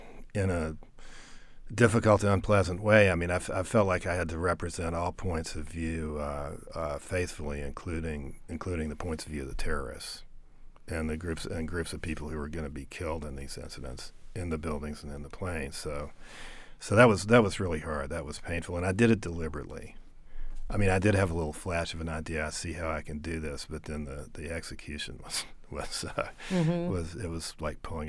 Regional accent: Nashville, Tennessee, United States; I write for sound, and I grew up in the Nashville area, so music was kind of inevitable.

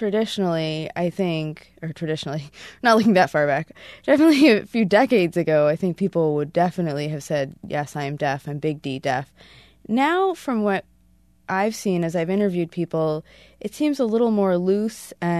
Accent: Rochester, New York, United States; I grew up in Rochester, which is where the National Technical Institute of the Deaf is located.

